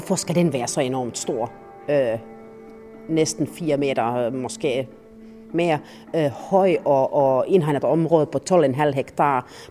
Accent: Finland; jeg kommer selv fra Finland

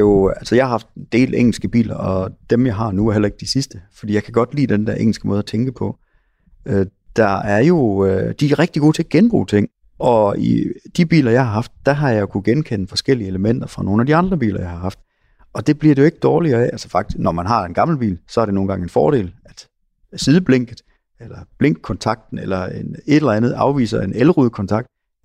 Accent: Jutland, Denmark; Jeg er jo jyde.

